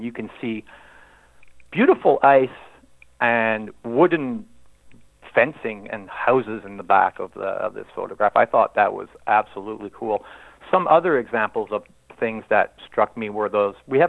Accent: Montreal, Quebec, Canada; I'm from Montreal. My dad grew up on the avenues in Verdun, and his brothers grew up with Scotty Bowman.

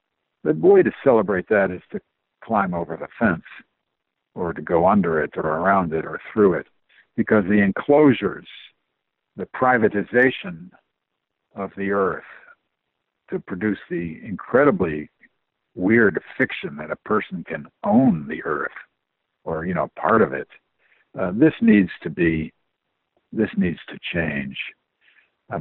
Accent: England, United Kingdom; well, I grew up in England, and also that's what I studied and taught.

